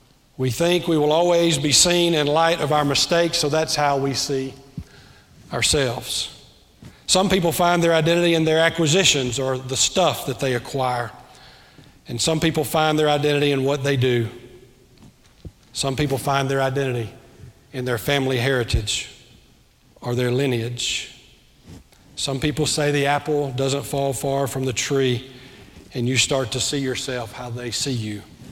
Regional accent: Pearl, Mississippi, United States; born there; I was born in Pearl, Mississippi. … We went to Paul Truett Baptist Church my whole growing up years.

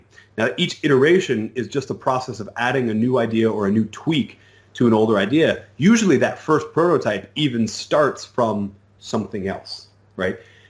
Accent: United States; I'm an American, so we have this tendency in all of our media

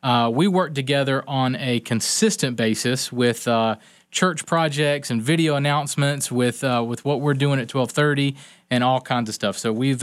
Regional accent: North Carolina, United States; I'm from North Carolina, and I have extended family in Wilmington, North Carolina, which is a big, huge, film industry market.

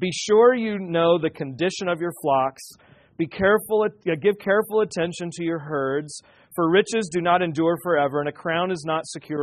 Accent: California, United States; also born or lived in Whidbey Island; now in Gettysburg, United States; But I grew up in California, moved to Whidbey Island to be a youth pastor there with Dave at Living Word.

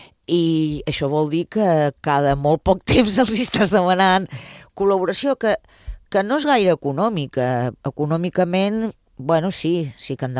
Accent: Ibiza, Balearic Islands, Spain; tothom els que tenim certa edat i som eivissencs i eivissenques

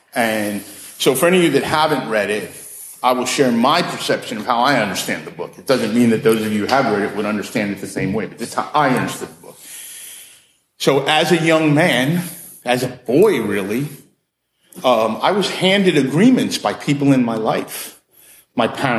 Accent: Coral Springs, Florida, United States; You know, I'm from Coral Springs.

